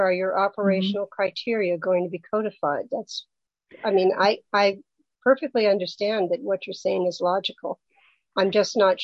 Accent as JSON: {"language": "English", "region": "the South", "country": "United States", "said": "You know, I'm a Southerner, so not watching the Delta so much as some other people are."}